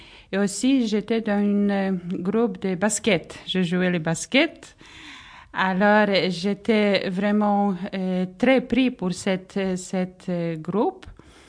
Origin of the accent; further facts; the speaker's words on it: Poland; French is a second language; je suis polonaise. J'habitais en Pologne, dans une petite ville très jolie.